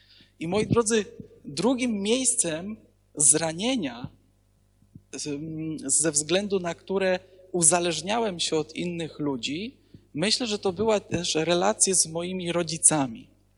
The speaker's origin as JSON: {"language": "Polish", "town": "Zakopane", "region": "Lesser Poland", "country": "Poland", "said": "pochodzę z Zakopanego"}